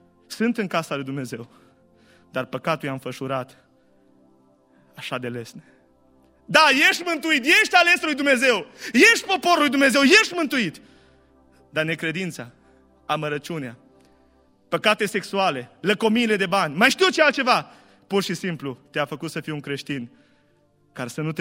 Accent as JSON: {"language": "Romanian", "town": "Ștei", "region": "Bihor County", "country": "Romania", "said": "eu sunt din Ștei."}